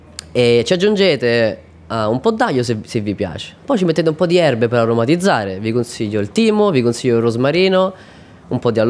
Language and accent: Italian; Viterbo, Lazio, Italy; sono di Viterbo